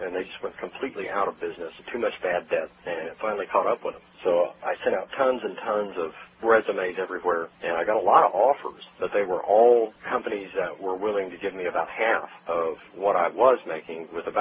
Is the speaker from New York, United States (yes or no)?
no; Ohio, United States; moved away as an adult; Originally, I'm from Ohio. And then they had actually transferred me there